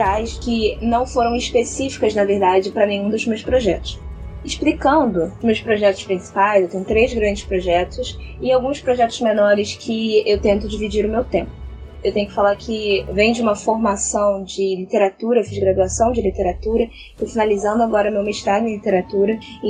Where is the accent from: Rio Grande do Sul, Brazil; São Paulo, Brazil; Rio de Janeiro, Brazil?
Rio de Janeiro, Brazil; sou do Rio de Janeiro.